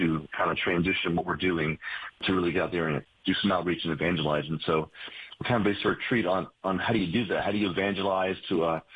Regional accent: Florida, United States; I grew up in Florida, and I grew up in a Baptist household.

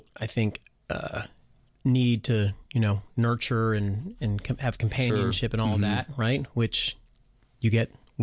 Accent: Texas, United States; I mean, I grew up in Texas, and I remember back in the 80s being in that very same area where I used to go every summer

